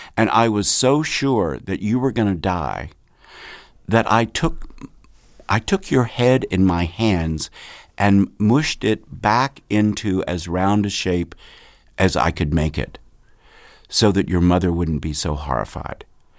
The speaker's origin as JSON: {"language": "English", "region": "Kentucky", "country": "United States", "tie": "born or raised there", "said": "I grew up in the South where they call you both names, right?"}